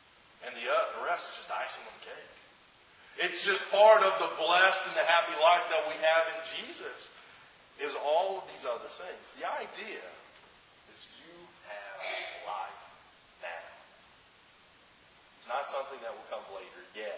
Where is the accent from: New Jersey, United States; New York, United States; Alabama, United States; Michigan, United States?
Alabama, United States; I thought about like chain gangs before. before, working on a chain gang, growing up in Alabama. There's a correctional facility not too far from where I was